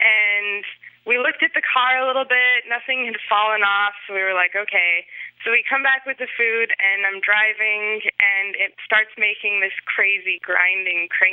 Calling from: Seattle, Washington, United States; I'm calling from Seattle.

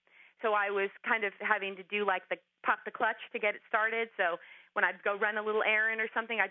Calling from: La Center, Washington, United States; I'm from La Center, Washington, which is near Portland, Oregon.

